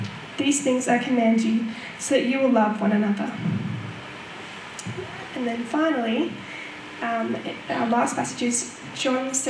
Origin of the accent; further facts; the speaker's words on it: Westside, Queensland, Australia; I'm from Westside in Queensland